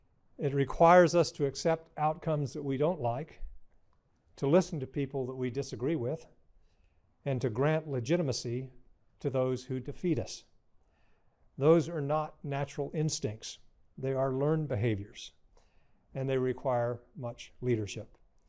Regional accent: Snowflake, Arizona, United States; I grew up in Snowflake, Arizona. And this person was asking, it snows in Arizona? But actually, Snowflake, Arizona, where I grew up on a cattle ranch

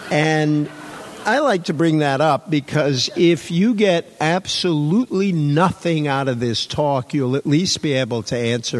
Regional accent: Massachusetts, United States; And I grew up in Massachusetts where, of course, you have to love politics as well as root for the Red Sox, Celtics, Patriots, and Bruins.

